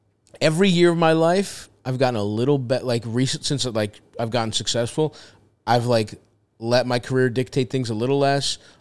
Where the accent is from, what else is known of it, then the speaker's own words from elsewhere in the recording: Baltimore, Maryland, United States; But like, I grew up in Baltimore. I like living somewhere.